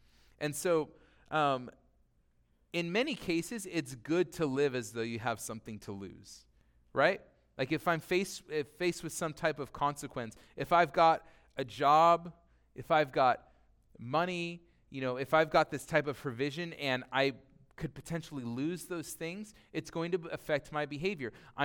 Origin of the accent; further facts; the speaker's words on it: United States; if I really do fit that rich category as an American, as a Westerner, that makes me a little bit uncomfortable.